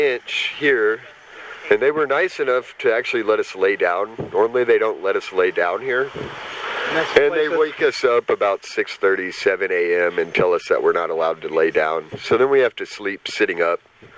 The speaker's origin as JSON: {"language": "English", "region": "Texas", "country": "United States", "said": "No, I'm from Texas."}